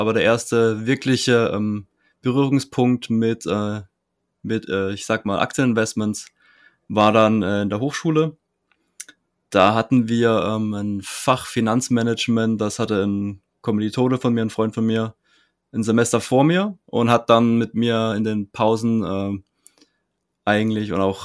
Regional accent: Baden-Württemberg, Germany; ich komme aus der Nähe von Karlsruhe und bin 25.

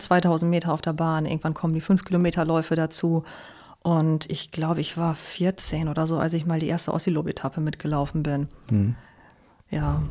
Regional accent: Krummhörn, Lower Saxony, Germany; Nee, aufgewachsen in der Krummhörn. Tatsächlich in Fiskwart.

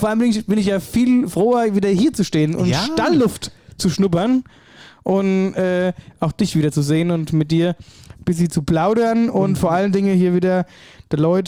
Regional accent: Ober-Wöllstadt, Hesse, Germany; ja, ich bin aus Oberwölstadt

